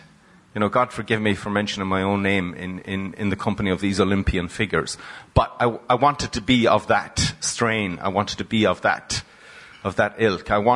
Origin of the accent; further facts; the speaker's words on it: Ireland; That's what I see myself as an Irish writer, is to be enabled by this experimental tradition and to work from a place that I know actually something about, which is Lewsburg, this small.